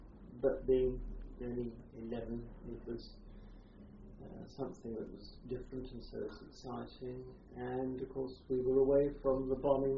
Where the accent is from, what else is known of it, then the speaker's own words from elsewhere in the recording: Aldeburgh, East of England, United Kingdom; born there; I was born in Aldborough in Suffolk. It's where the family home was. My grandfather was a country doctor in Saxmundham.